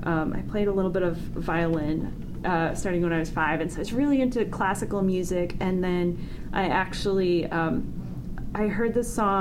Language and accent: English; Michigan, United States; now in Los Angeles, United States; Yes, I am from Michigan.